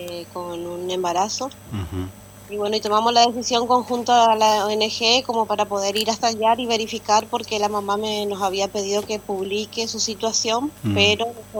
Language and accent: Spanish; Puerto Libertad, Misiones, Argentina; Nosotros somos de Puerto Libertad, que queda acá a pasitos de Iguazú.